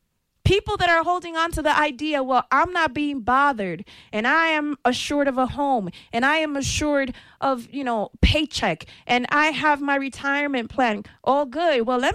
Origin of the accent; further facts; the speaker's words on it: New York, United States; I'm from New York. We know it.